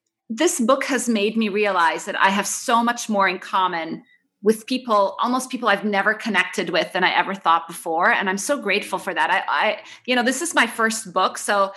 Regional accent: Kuwait; also born or lived in Cairo, Egypt; we grew up in Kuwait, like born in Cairo, but my parents moved to Kuwait for work.

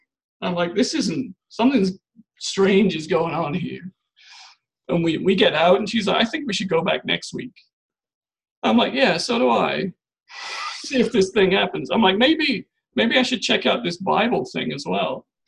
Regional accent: England, United Kingdom; born there; my church background is pretty much zero. I was born in England, and it's a pretty secular place. So my parents, there was no church for my parents. There was no church for me.

